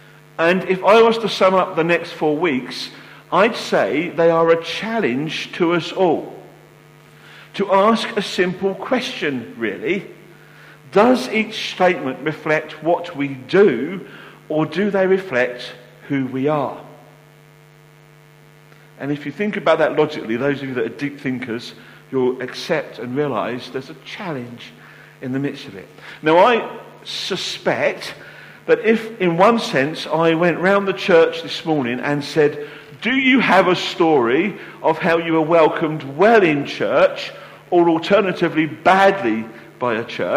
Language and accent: English; United Kingdom; We waited our turn. We're British after all.